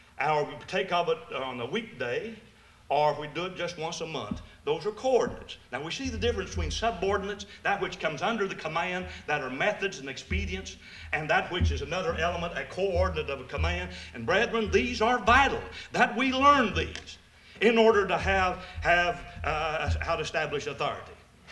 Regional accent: Kentucky, United States; Where I grew up in Eastern Kentucky, we'd always borrow Uncle Frank's hat.

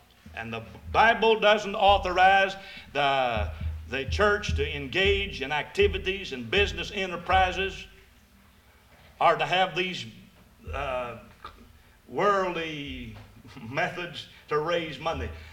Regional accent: Kentucky, United States; Where I grew up in Eastern Kentucky, we'd always borrow Uncle Frank's hat.

